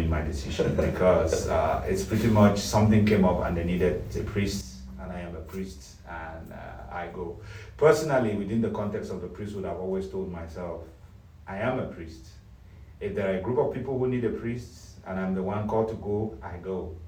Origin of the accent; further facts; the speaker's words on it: Cameroon; I am from Cameroon, born in Cameroon.